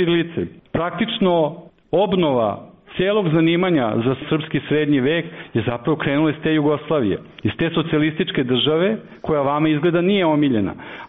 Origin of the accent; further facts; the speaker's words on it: Serbia; Evo, ja sam Srbin koji piše latinicu.